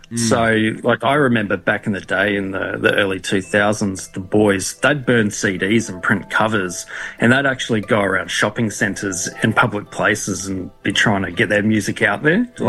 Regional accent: Christchurch, Canterbury, New Zealand; now in Australia; growing up in Christchurch, I thought I'd be used to the cold

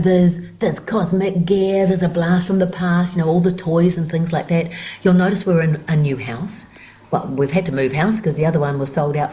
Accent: Kaikohe, Northland, New Zealand; I grew up in Kaikoi in the far north

